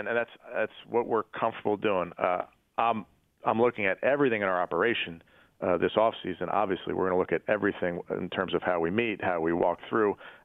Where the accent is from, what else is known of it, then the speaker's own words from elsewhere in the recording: Philadelphia, Pennsylvania, United States; So I get it. I grew up in Philly.